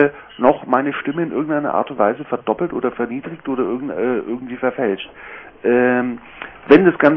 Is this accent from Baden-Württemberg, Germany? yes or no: no; Bavaria, Germany; dass ich als Oberpfälzer keinen oberfränkischen Vorstand wählen kann